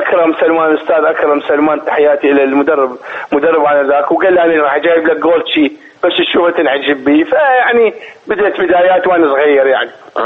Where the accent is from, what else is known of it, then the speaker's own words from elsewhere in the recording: Iraq; moved away as an adult; انا بالنسبه لي طلعت من 80 من العراق، عمري 22 سنه 21 سنه.